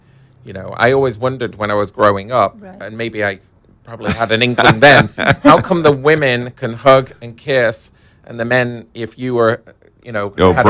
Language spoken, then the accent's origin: English; Manchester, North West England, United Kingdom; now in United States; I found it 100 times more accepting here in Southern California than where I grew up in Manchester.